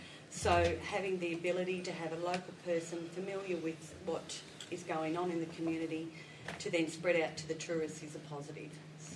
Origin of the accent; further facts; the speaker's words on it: Gunnedah, New South Wales, Australia; So I'm actually from Gunnedah, and I'm working up here in Moree on a non-local 14-7 roster.